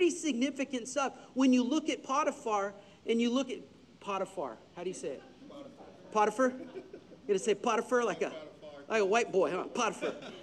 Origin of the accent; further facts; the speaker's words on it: Oklahoma, United States; I'm from Oklahoma. I can do that. A little bit, at least. My family is.